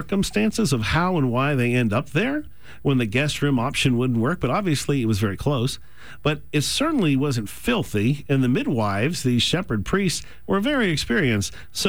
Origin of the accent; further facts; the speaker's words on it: the South, United States; I mean, as a Southerner, you wouldn't do that.